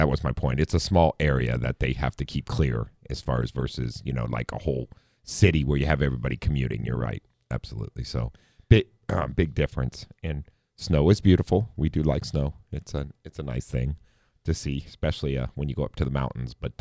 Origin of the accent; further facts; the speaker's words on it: Midwest, United States; something you learn us growing up in the Midwest